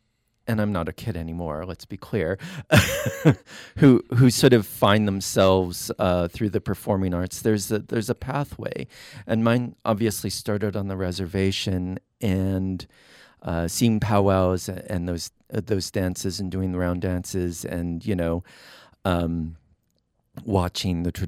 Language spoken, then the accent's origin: English; Montana, United States; So yes, I grew up in the Flathead tribe, which is also known as the Salish Kootenai tribe.